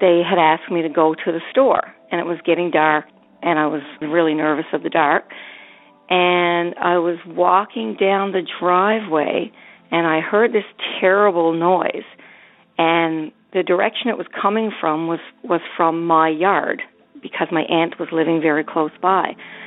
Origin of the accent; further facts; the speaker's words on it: Newfoundland and Labrador, Canada; I'm from Newfoundland